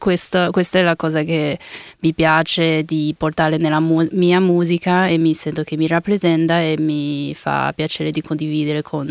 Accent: Chengdu, Sichuan, China; Italian is a second language; now in Italy; io vengo da Chengdu, tante volte mi chiedono di spiegare cos'è Chengdu e io dico sempre la città della panda e del cibo piccante.

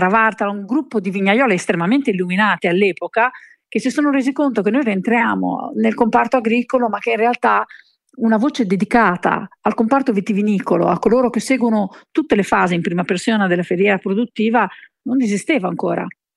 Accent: Emilia-Romagna, Italy; mi verrebbe da dire regione, vede, da vera romagnola, ma la regione è l'Emilia Romagna.

